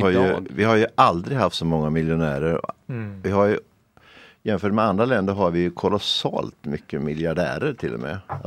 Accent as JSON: {"language": "Swedish", "town": "Norrköping", "region": "Östergötland", "country": "Sweden", "tie": "born or raised there", "said": "Ja, men jag växte upp i Hageby"}